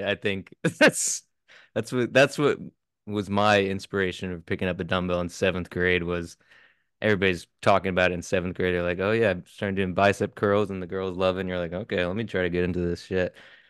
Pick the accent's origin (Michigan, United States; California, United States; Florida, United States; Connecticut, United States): Connecticut, United States; I'm from Connecticut